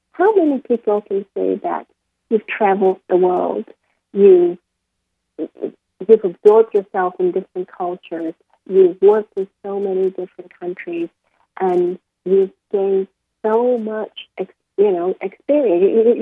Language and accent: English; Malaysia; also born or lived in Singapore / Netherlands; when we moved, this happened in Malaysia. I grew up in Singapore, Malaysia. And when we returned to Holland